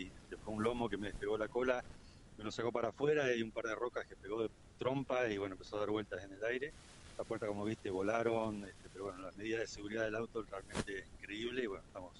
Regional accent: Río Negro, Argentina; somos del sur de Río Negro

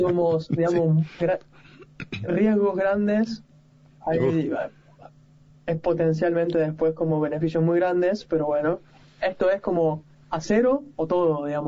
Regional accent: Córdoba, Argentina; y poner un poco de cuarteto para mostrarle que soy de Córdoba, ¿no?

